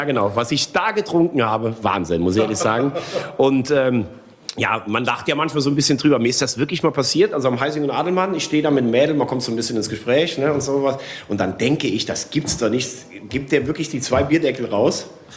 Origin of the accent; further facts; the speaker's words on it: Rhineland-Palatinate, Germany; Was ich empfehlen kann aus meiner Heimat, ist die Vulkanbrauerei in Mendig